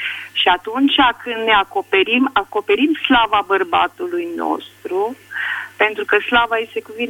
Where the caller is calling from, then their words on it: Alba Iulia, Alba County, Romania; Sunt din Alba Iulia și vreau să spun și eu.